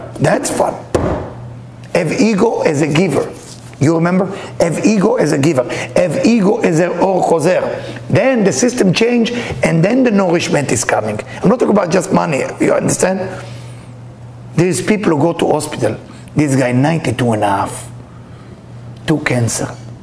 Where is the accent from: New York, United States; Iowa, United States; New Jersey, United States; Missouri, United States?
New York, United States; Well, you know me, Leo, I'm tough, I'm New Yorker, he's California